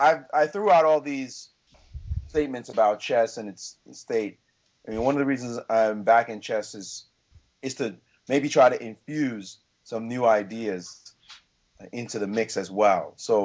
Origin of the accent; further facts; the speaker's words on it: Jamaica; Now, I have also gone down to Jamaica to help coach the players, to promote chess down there, and it's my home country.